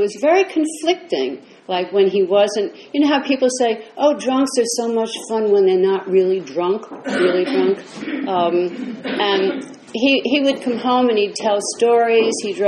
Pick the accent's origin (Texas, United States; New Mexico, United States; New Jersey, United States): New Jersey, United States; Jersey City; also born or lived in New York; now in California, United States; I wouldn't let people know that I was from Jersey City because I was ashamed. Jersey City had a horrible reputation. It used to be called Dirty City. And I grew up in the poor section of town, downtown